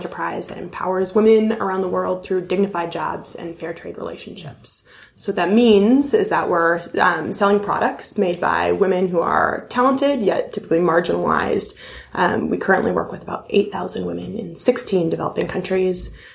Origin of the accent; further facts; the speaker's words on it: Woodbury, Minnesota, United States; I grew up in Woodbury, Minnesota, which is a pretty privileged area.